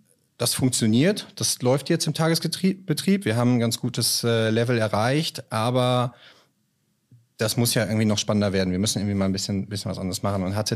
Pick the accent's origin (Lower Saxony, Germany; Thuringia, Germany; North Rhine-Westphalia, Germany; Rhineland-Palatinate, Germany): North Rhine-Westphalia, Germany; Münster; born there; Bin gebürtiger Münzeraner